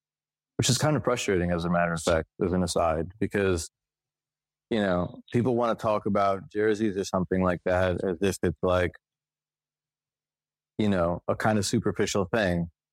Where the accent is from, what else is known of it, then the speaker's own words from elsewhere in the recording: New York, United States; so I grew up in New York.